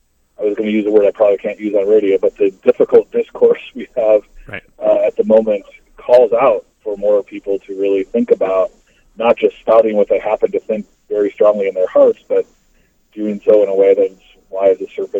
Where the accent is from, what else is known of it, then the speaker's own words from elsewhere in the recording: Wisconsin, United States; now in New Jersey, United States; I grew up in Wisconsin, so I'm somewhat aware of what that weather used to be like, but even in New Jersey, it's nothing like